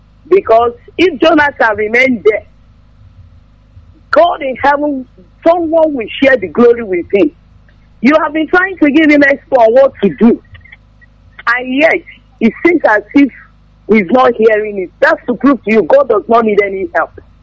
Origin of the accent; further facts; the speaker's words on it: Isuwaso, Abia, Nigeria; now in Enugu, Nigeria; I hail from Isuwaso in Abia State, and I'm residing in Enugu now.